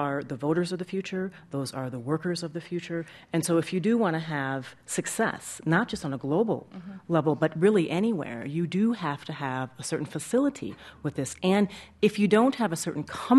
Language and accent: English; Minnesota, United States; grew up in Minnesota, but there are a number of states that now have very large minority populations.